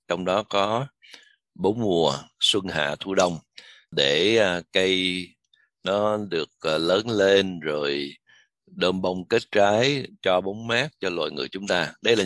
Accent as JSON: {"language": "Vietnamese", "town": "Saigon", "region": "Ho Chi Minh City", "country": "Vietnam", "tie": "born or raised there", "said": "tôi còn nhớ lúc còn nhỏ mà ở Sài Gòn tôi hay đi học trên con đường"}